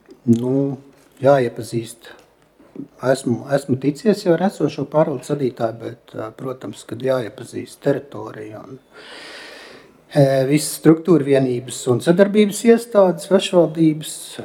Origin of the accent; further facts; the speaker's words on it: Talsi, Talsi Municipality, Latvia; also born or lived in Dobele; esmu dzimis Talsos, audzis, mācījies Talsu 8. skolā, pēc tam Kandavas Sokos tehnikumā. Tad man dzīves gaitas aizved uz Dobeles pusi. Dobelē 93.